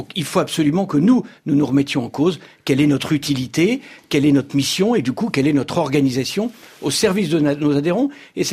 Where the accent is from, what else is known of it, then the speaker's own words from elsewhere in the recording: Lille, Hauts-de-France, France; moi je suis originaire de Lille